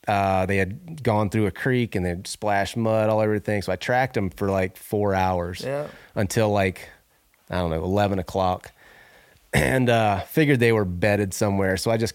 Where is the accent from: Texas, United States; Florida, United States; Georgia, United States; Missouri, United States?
Florida, United States; I grew up in the Southeast hunting whitetails, and our whitetails, I mean, I'm talking Florida whitetails.